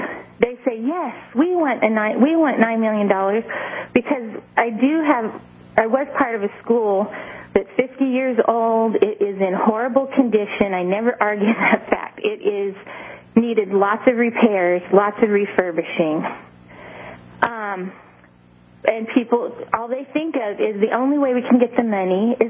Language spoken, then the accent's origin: English; California, United States; I am from Northern California.